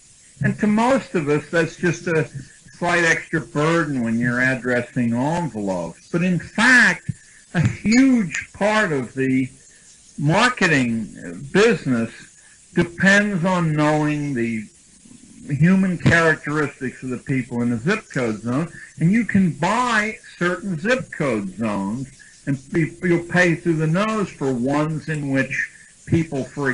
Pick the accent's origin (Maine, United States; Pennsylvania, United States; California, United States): Pennsylvania, United States; Pittsburgh; moved away as an adult; When I came from Pittsburgh to Columbia University, I used to set aside a street like Broadway